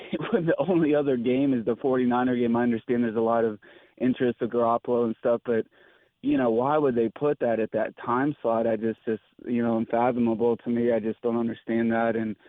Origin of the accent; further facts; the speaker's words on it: Florida, United States; I'm originally from Florida and military out here